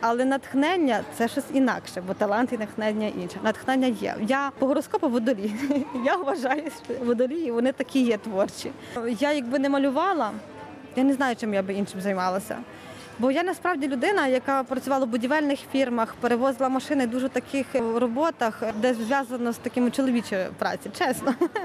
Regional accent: Ivano-Frankivsk, Ivano-Frankivsk Oblast, Ukraine; З Івано-Франківська.

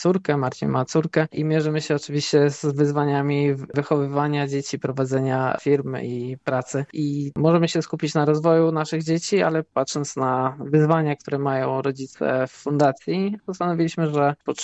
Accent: Rzeszów, Subcarpathian Voivodeship, Poland; now in Warsaw, Poland; Tak, ja pochodzę z Nowego Miasta i Drabinianki

